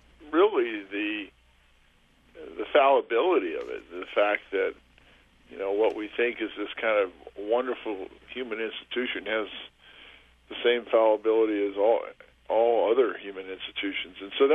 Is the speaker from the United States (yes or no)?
yes; Mansfield, United States; I played for Buffalo, which was owned by a gentleman from my hometown of Mansfield